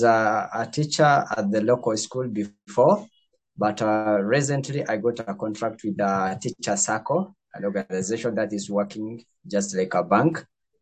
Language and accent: English; Kenya; English is a second language; I'm from Kenya. I live in the part of northern Kenya.